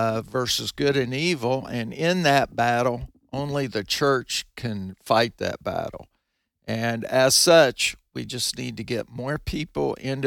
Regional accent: West Virginia, United States; I came originally from West Virginia, got an accounting degree, CPA, and kind of got into the car business by accident.

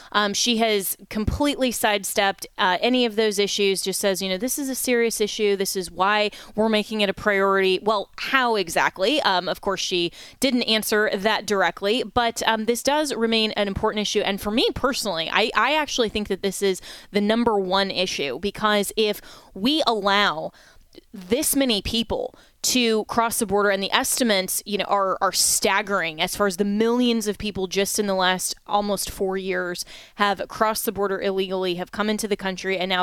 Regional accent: Florida, United States; and even my home state of Florida now, with Governor DeSantis

